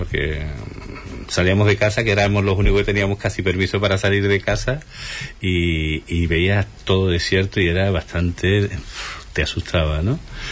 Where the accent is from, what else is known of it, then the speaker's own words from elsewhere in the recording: Alcalá de Guadaíra, Andalusia, Spain; moved away as an adult; now in Huelva, Spain; Yo no soy de Huelva, yo soy de Alcalá de Guadaira, de Sevilla. Me casé con una onubense y desde entonces vivo aquí, desde el año 87. Aunque llegué el 85, desde el año 87 estoy aquí en Huelva.